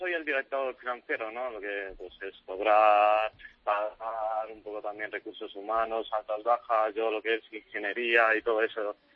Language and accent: Spanish; Spain; now in Dar es Salaam, Tanzania; aquí somos tres españoles que nos hemos vivido, que nos hemos venido y hemos pillado una casa. Al principio estuvimos en un hotel, pero no, ya en una casita. Lo que sea, aquí en Dar es Salaam.